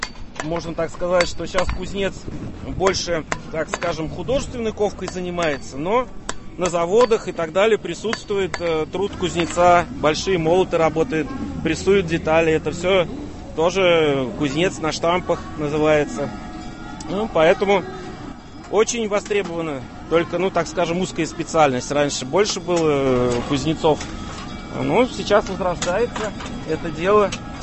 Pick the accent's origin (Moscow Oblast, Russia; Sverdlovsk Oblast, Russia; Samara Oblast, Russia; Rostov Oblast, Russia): Samara Oblast, Russia; Samara; кузнец из Ключегорья. Мы приехали из Самары.